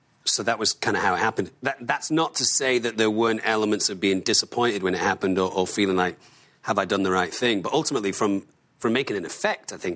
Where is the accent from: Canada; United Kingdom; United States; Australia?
United Kingdom; Manchester, North West England; And I mean, I'm from Manchester.